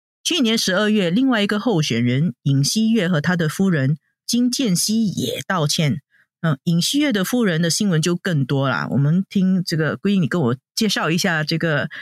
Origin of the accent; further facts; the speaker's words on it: Singapore; 让我们新加坡人其实也很震惊。